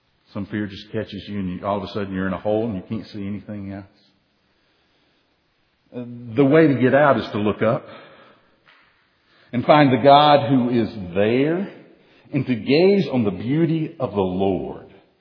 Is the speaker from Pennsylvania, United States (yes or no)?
no; Tennessee, United States; I've always loved water. I grew up on water in the Tennessee.